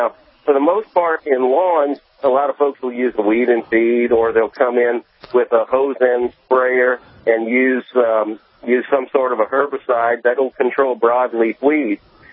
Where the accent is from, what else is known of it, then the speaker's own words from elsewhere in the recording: New Orleans, Louisiana, United States; now in Destrehan, United States; Correct. I grew up in New Orleans, and I currently live in Destrehan, right outside of New Orleans.